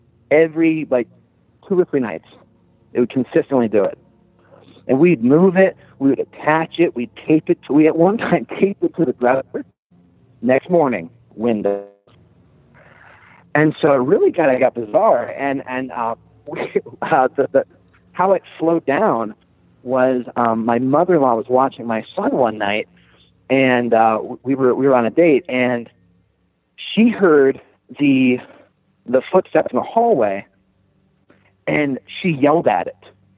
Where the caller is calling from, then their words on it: Erie, Pennsylvania, United States; from Erie, Pennsylvania.